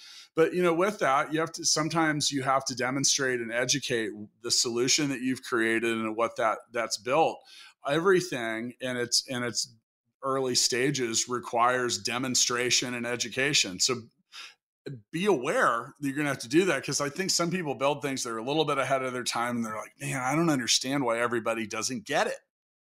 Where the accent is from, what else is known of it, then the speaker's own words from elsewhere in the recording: Kansas City, United States; here in my hometown of Kansas City